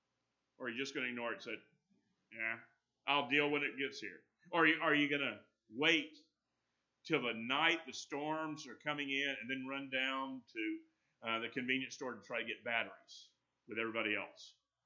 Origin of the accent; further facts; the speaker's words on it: Destin, Florida, United States; I grew up in North Florida. Destin. When I was there, all you had was fishing shanties there.